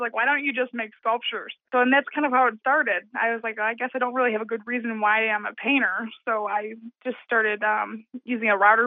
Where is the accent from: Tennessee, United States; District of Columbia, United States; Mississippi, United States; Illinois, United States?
Illinois, United States; Channahon; I grew up in Shanahan, Illinois, which is right around Joliet, about 45 minutes south of Chicago.